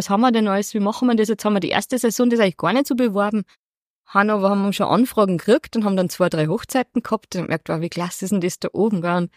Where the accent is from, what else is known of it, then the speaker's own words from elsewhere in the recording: Upper Austria, Austria; wir als Oberösterreicher sind ja dort schon fast Ausländer